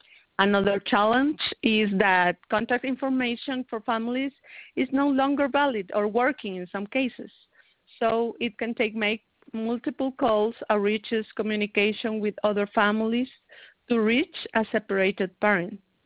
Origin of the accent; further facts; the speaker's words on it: Guatemala; I'm a lawyer from Guatemala